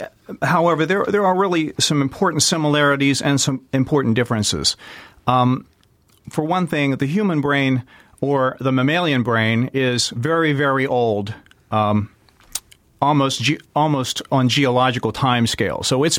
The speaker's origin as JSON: {"language": "English", "region": "West Virginia", "country": "United States", "said": "I am from West Virginia."}